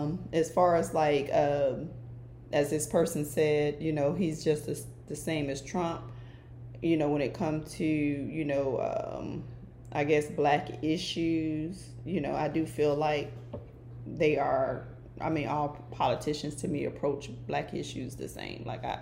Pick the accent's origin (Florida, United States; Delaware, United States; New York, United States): Florida, United States; I grew up in South Florida.